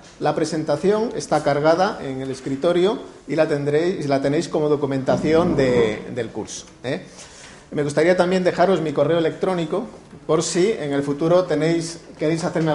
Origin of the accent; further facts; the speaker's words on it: A Coruña, Galicia, Spain; born there; aunque tengo apellido catalán, yo nací en La Coruña. Son cosas del destino.